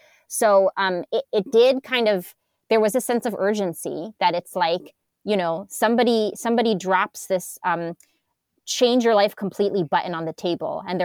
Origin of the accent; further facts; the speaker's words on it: California, United States; also born or lived in New York / Argentina / Arizona / North Carolina; I was born in New York. I grew up in California. Then I lived in Argentina for a bit. Then I moved to New York again. Then I moved to Arizona and then North Carolina.